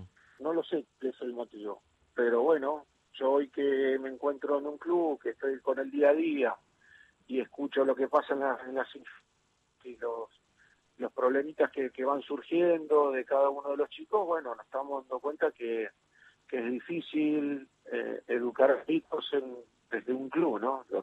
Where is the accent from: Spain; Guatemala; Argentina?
Argentina; como bien argentino y futbolero